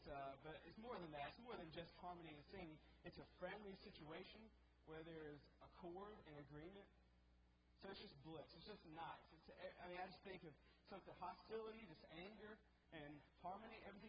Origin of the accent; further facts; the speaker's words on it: Birmingham, Alabama, United States; I grew up in Oak Mountain in Birmingham